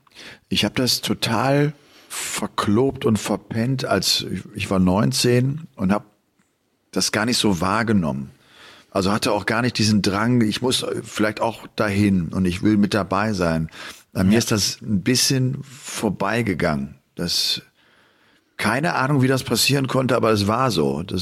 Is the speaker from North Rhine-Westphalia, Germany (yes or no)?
yes; Cologne, North Rhine-Westphalia, Germany; Ich komme ja aus Köln, ne?